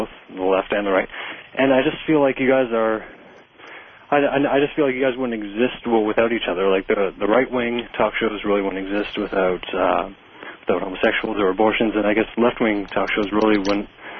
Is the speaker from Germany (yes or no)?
no; Canada; I guess you consider me bipartisan in this issue as a Canadian